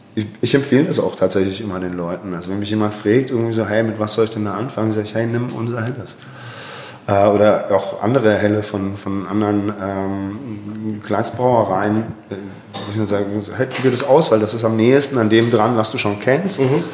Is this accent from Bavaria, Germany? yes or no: yes; Augsburg, Bavaria, Germany; Ich bin ursprünglich aus Augsburg.